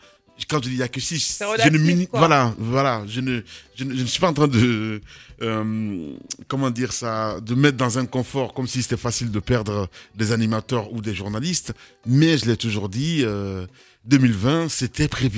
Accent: Guinea; c'est ce qui se passe en ce moment chez nous en Guinée

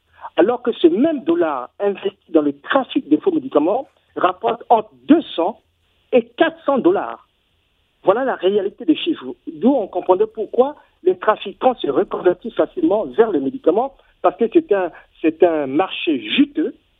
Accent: Republic of the Congo; Je suis originaire de la République du Congo, mais j'ai beaucoup d'activités en RDC.

